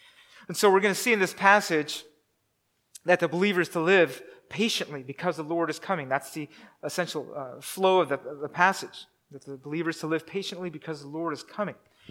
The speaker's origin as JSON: {"language": "English", "country": "United States", "said": "The word coming is parousia or parousia, since we're American."}